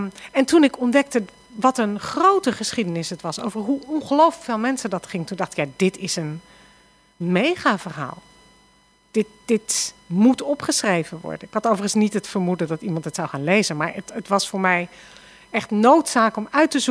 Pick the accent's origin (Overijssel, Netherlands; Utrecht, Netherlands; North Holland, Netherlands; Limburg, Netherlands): North Holland, Netherlands; Amsterdam; Ik wist als Amsterdamse natuurlijk niet waar Norg lag.